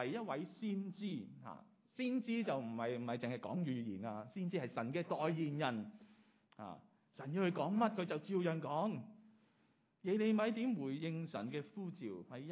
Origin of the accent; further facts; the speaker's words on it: Guangdong, China; 或者我哋广东人讲，我哋未够称啦